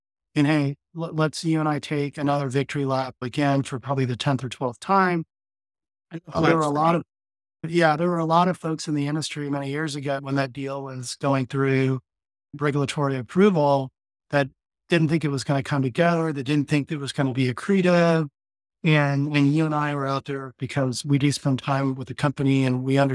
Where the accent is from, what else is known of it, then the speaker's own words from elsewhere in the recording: Austin, Texas, United States; I'm Texan. I live in Texas. I'm native to the Austin area.